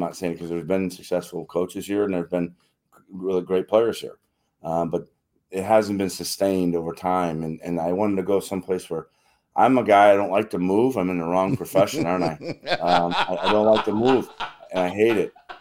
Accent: Rockford, Illinois, United States; I'm from Illinois, and I think Illinois State has to recruit Illinois, and I have a pretty good pedigree for that, because I recruited the city of Chicago for a long time when I was in the Big Ten. Of course, I'm from Rockford and not far from the Chicago area

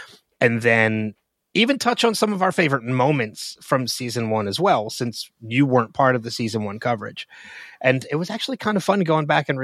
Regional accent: New Jersey, United States; Hey, I'm from New Jersey.

